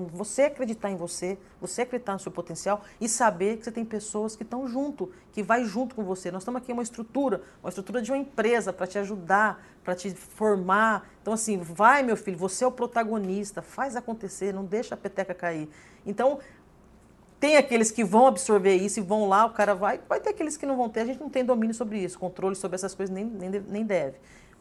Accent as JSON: {"language": "Portuguese", "region": "São Paulo", "country": "Brazil", "lives_now": "Porto Alegre, Brazil", "said": "eu cheguei aqui em Porto Alegre, né? Quer queira, quer não, eu vim de São Paulo, sou paulista, vim para cá."}